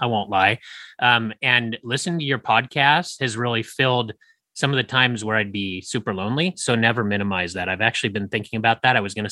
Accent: Arizona, United States; So, and I'm from Arizona, where like today it's probably 115.

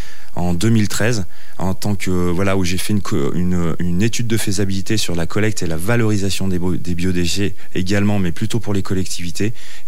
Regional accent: Voiron, Auvergne-Rhône-Alpes, France; Alors, je ne suis pas originaire des monts du Lyonnais, je suis originaire de Voiron.

